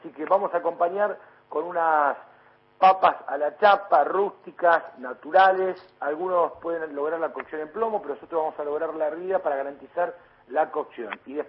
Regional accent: Argentina; con nosotros mismos como, como argentinos

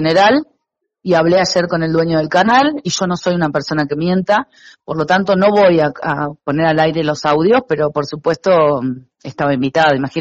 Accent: Macachín, La Pampa, Argentina; now in Salta, Argentina; nací en La Pampa y viví en un pueblo chiquito que se llama Macachín, como si eso fuera un disvalor para estar en esta provincia, para elegir a Salta, para participar en política, hace ya muchos años que estoy

